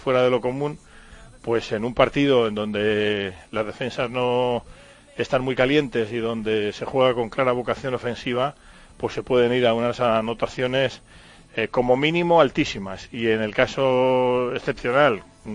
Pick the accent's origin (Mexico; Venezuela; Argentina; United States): United States; no estaba acostumbrado a que en mi país hubiera tanta permisividad con las armas de fuego